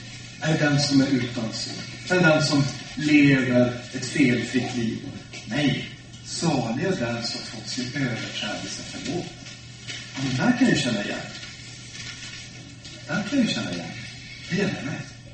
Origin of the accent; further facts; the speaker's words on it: Öjebyn, Norrbotten County, Sweden; åtminstone på små orter som Öjebyn där jag är uppvuxen i Norrbotten